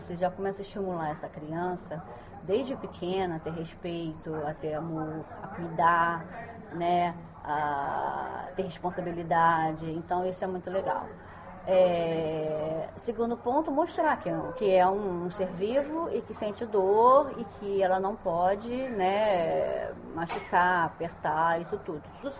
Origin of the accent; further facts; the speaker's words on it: Rio de Janeiro, Brazil; No Brasil, no caso, eu sou do Rio de Janeiro